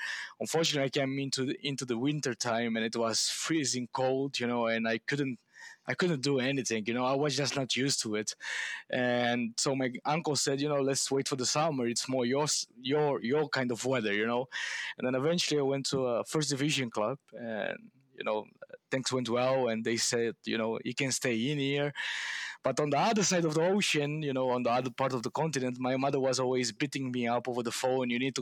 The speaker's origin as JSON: {"language": "English", "town": "Luanda", "region": "Luanda Province", "country": "Angola", "tie": "born or raised there", "second_language": "English", "said": "But no, I was born and raised in Angola. And then, yeah, in the capital city of Luanda."}